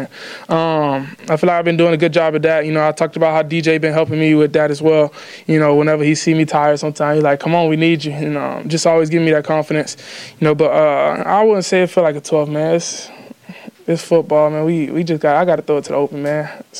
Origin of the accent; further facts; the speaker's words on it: Florida, United States; moved away; I'm from Florida. You know, I've been away for like 6 years.